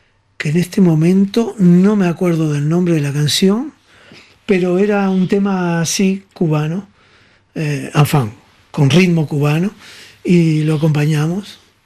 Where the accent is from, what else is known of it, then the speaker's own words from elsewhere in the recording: Uruguay; moved away as an adult; now in Paris, France; salí del Uruguay sin guitarra, pero cuando llegué a Europa, a España, fue mi, empecé a tocar inmediatamente.